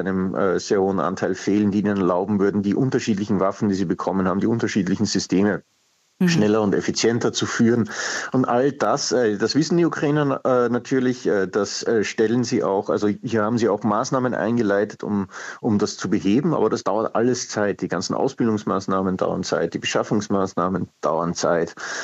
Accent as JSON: {"language": "German", "country": "Austria", "said": "ich bin ja Österreicher"}